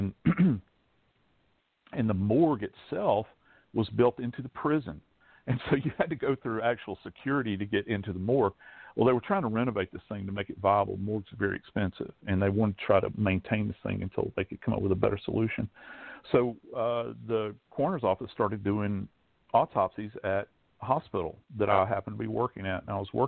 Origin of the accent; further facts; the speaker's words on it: Louisiana, United States; born there; I was born in North Louisiana, but all of my family lived in South Louisiana in the New Orleans area, and had uncles down there and extended family.